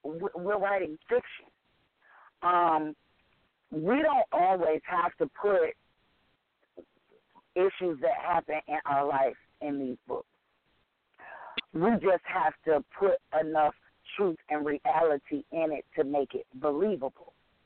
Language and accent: English; Saginaw, Michigan, United States; This book actually is based out of my hometown where I was born, Saginaw, Michigan.